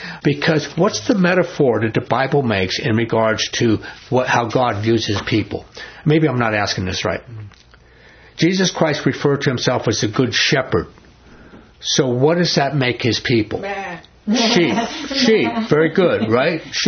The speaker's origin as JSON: {"language": "English", "town": "New York City", "region": "New York", "country": "United States", "tie": "born there", "said": "Now, I don't know nothing about sheep, man. I was born in New York City."}